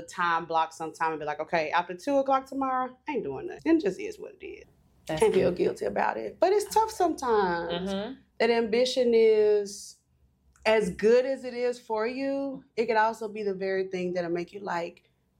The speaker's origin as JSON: {"language": "English", "town": "Memphis", "region": "Tennessee", "country": "United States", "tie": "born or raised there", "said": "I grew up in Memphis."}